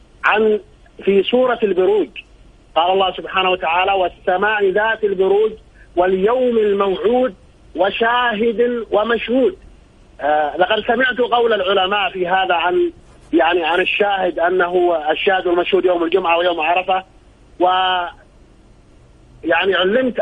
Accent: Aden, Yemen; now in Saudi Arabia; أنا من عدن من اليمن أتصل بك من السعودية.

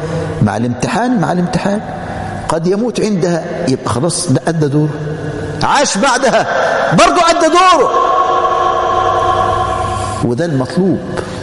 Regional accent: Egypt; طلع قانون الشباع عندنا في مصر

